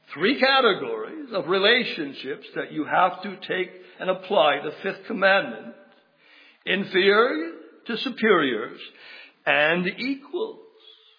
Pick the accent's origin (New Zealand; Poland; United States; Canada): Canada; Growing up in Canada, we went to school in the public school system, and every morning we would sing